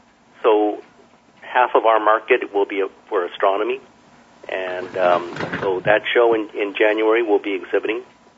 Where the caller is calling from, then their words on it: Laguna Niguel, California, United States; I'm calling from Laguna Niguel, California.